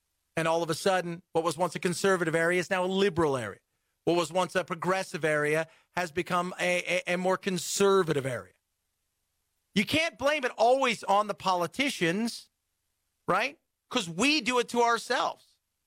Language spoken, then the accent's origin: English; California, United States; Growing up in California, I would never, ever matter as far as my vote goes.